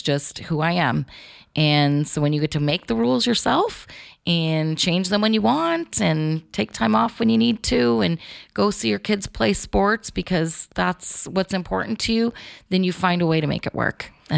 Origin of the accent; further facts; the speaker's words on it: Garden Grove, California, United States; Growing up in Southern California, Garden Grove is real close to Huntington Beach.